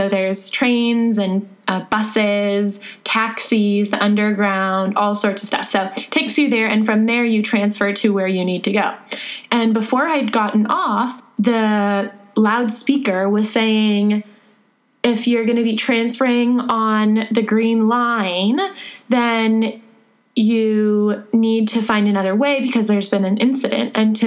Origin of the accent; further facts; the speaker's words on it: California, United States; and I am from California, if you don't already know, and Robbie is from New Zealand.